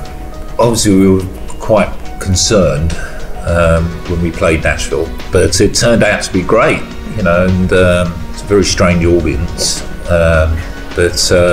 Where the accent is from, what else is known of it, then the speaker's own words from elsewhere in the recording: Ireland; now in London, United Kingdom; I married a girl from my hometown, an Irish girl. So that's why I stayed at home.